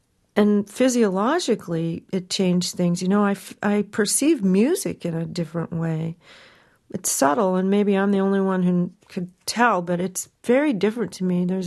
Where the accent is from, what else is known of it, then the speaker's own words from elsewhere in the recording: New York, United States; as a songwriter, as a New Yorker, as someone who's been a performer for 30-something years